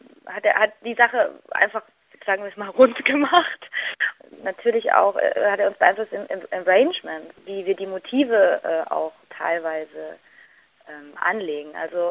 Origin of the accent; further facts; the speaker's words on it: Jena, Thuringia, Germany; Also ich komme aus Jena, ich habe meine ersten Auftritte gehabt